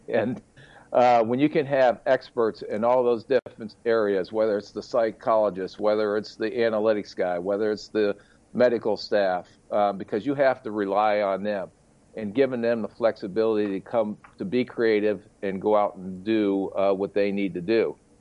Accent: Canton, Ohio, United States; also born or lived in Massillon; Well, I grew up actually in Canton, Ohio, and then we moved to Massillon during my sophomore year.

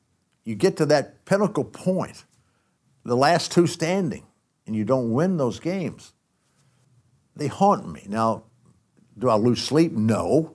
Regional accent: Athens, Georgia, United States; I grew up in Athens, Georgia, the Bulldog. And I went to high school there. I played my high school games in their stadium.

